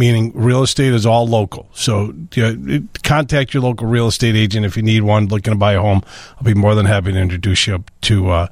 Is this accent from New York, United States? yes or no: yes; Brooklyn, New York, United States; born there; I was born in Brooklyn.